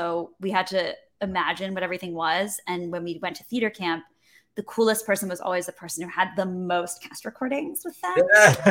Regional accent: Detroit, Michigan, United States; And this was like, I grew up in Detroit, but I would come visit the city and visit my friends from summer camp.

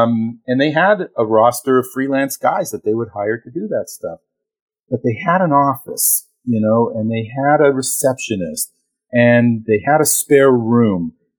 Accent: Toronto, Ontario, Canada; moved away as an adult; now in United States; I'm originally from Toronto, Canada. I moved here in 1991.

